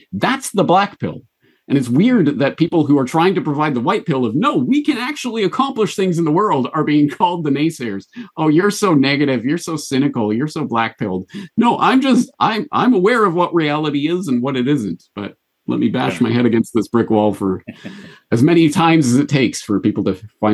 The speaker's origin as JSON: {"language": "English", "country": "Canada", "said": "And even as a Canadian, I come from the Canadian system"}